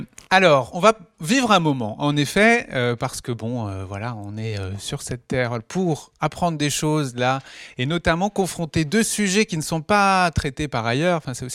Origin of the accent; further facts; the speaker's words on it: Cluny, Bourgogne-Franche-Comté, France; je suis content parce qu'en plus, j'ai grandi à Cluny, mais mon parcours m'a fait rejoindre ces chemins de l'écologie. Et donc maintenant, j'habite Paris